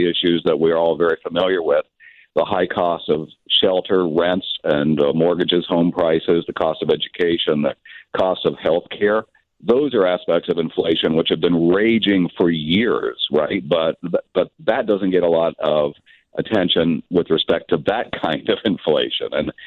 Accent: Maryland, United States; They're high in my home state of Maryland

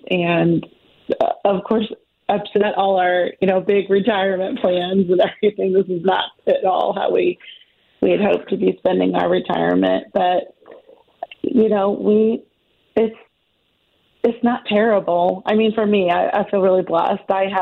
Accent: St. Louis, Missouri, United States; also born or lived in Mississippi; I grew up here in St. Louis, and even when I moved, I can remember even when we lived in Mississippi, I could find KMOX, and it just always reminds me of home.

